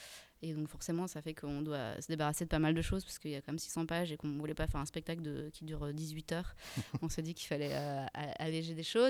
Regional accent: Switzerland; Enfin, moi, je suis suisse.

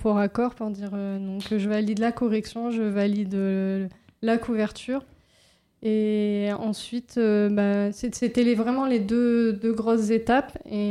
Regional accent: Amiens, Hauts-de-France, France; je venais d'Amiens

